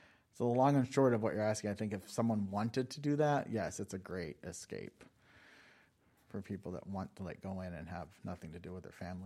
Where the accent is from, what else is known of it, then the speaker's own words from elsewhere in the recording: Utah, United States; So I was from Utah.